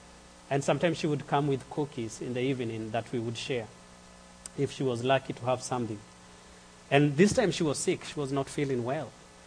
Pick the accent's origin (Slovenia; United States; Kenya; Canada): Kenya; So when I was growing up in Kenya, I have two brothers and two sisters who are older than me.